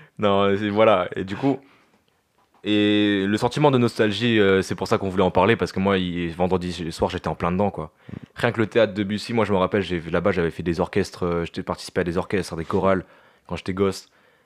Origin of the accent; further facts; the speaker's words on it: Maisons-Alfort, Île-de-France, France; moi, j'ai passé vraiment toute mon enfance à Maison Alfort, de la maternelle à la primaire et aux deux premières années de collège. Et donc, j'ai vraiment grandi là-bas, quoi.